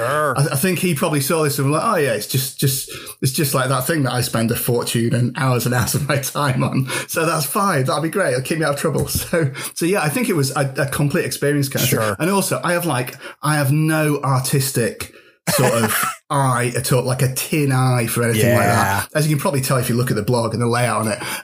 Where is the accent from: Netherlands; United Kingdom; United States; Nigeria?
United Kingdom; Yorkshire and the Humber; I am from Yorkshire, Craig, so I'm always looking for sort of a bargain